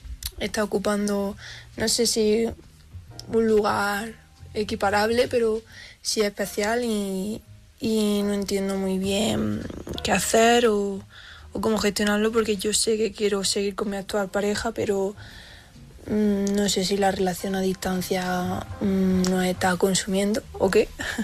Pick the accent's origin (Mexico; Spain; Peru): Spain; Jaén, Andalusia; soy de Jaén y bueno, quería exponeros una situación